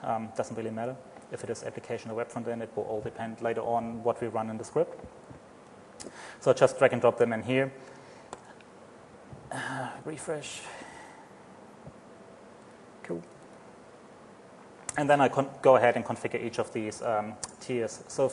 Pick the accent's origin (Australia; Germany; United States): Germany; accent: German; English is a second language; moved away; Just so you know, my accent is German. I'm not funny at all. Sometimes I think I had to leave Germany because I developed some kind of humor.